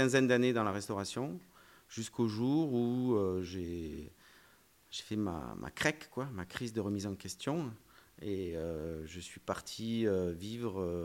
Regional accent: Montpellier, Occitanie, France; Montauban, je savais vaguement où c'était, parce que je suis de Montpellier à la base.

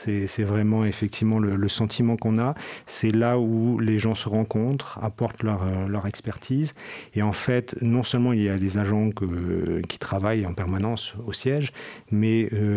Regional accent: France; Donc moi, effectivement, je suis français

